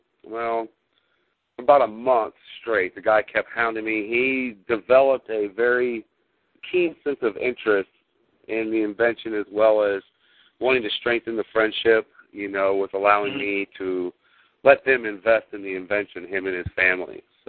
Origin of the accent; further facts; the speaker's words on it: Chicago, Illinois, United States; moved away as an adult; now in Kansas, United States; I'm not from Kansas. I'm from Chicago, Illinois. No.